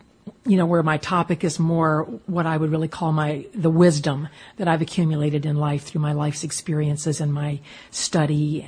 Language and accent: English; Iowa, United States; And every time I tell someone that I'm from Iowa, I think, I should be saying New York or California or something, because those areas seem to sort of match me a little bit better.